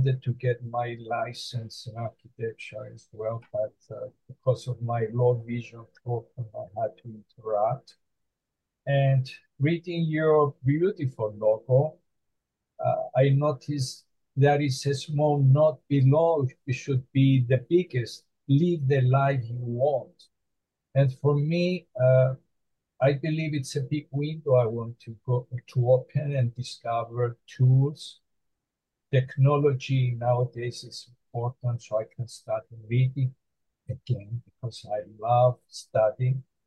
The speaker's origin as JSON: {"language": "English", "country": "Cyprus", "tie": "born or raised there", "also_born_or_lived": "Italy", "moved": "as an adult", "lives_now": "United States", "said": "because it's easier. I was born in Cyprus in the Mediterranean Sea, where I spent most of my life."}